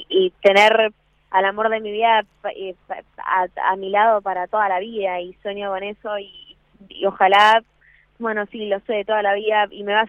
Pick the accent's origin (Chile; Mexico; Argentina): Argentina; Buenos Aires; estoy tampoco en Buenos Aires, en mi país, que cuando estoy quiero estar con ellos